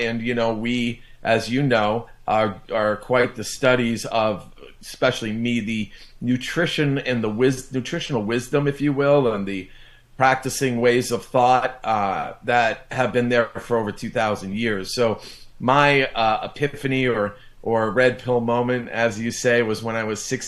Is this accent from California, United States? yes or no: no; New York, United States; You know, I grew up in New York.